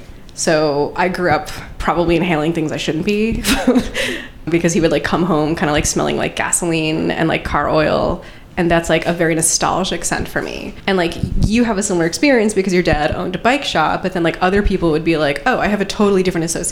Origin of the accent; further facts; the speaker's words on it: New York, United States; I grew up on Long Island. I would go camping in Montauk every summer.